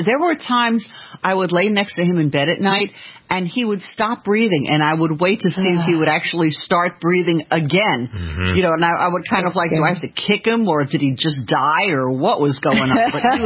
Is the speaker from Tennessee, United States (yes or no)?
no; New York, United States; Well, I'm a New Yorker. I'm direct, if nothing else.